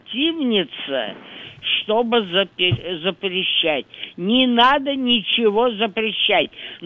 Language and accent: Russian; Moscow, Russia; Я москвичка, как говорится, с Ивана Калиты. Мне много-много лет.